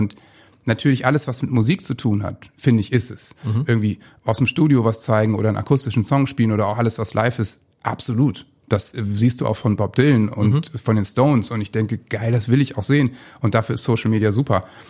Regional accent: Bremen, Germany; ich bin natürlich in Bremen aufgewachsen, da sozialisiert.

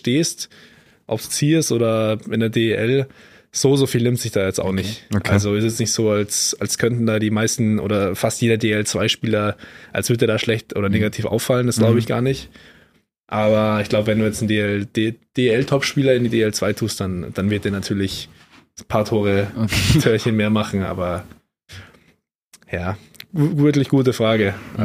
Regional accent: Garmisch-Partenkirchen, Bavaria, Germany; ich bin ja aus Garmisch

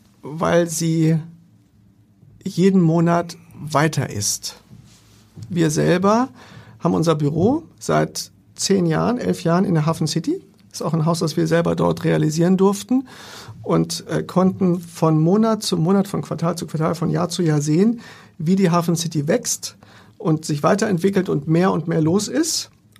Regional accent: Lower Saxony, Germany; born there; now in Hamburg, Germany; Ich bin ein gebürtiger Niedersachse und bin beruflich nach Hamburg gekommen und bin beruflich in Hamburg geblieben

